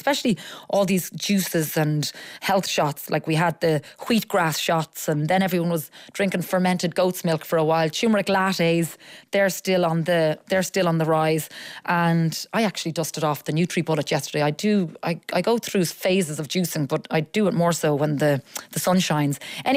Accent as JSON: {"language": "English", "town": "Carlow", "region": "County Carlow", "country": "Ireland", "said": "I am from Laois, Carlow, and my mum used to buy all our meat in Brennan's in Carlow."}